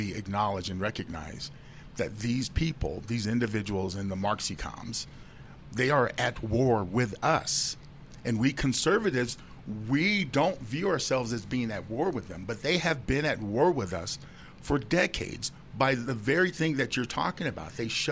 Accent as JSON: {"language": "English", "country": "United States", "said": "I am an American. I am a proud American Negro."}